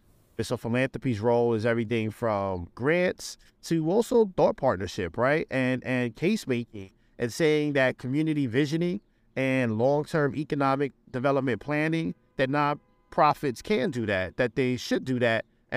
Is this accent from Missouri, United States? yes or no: no; Bronx, New York, United States; And I was born and raised in the Bronx. And what I saw in the Bronx wasn't deficits, but I saw tons of creativity, tons of innovation and problem solving, and a lot of imagination, right?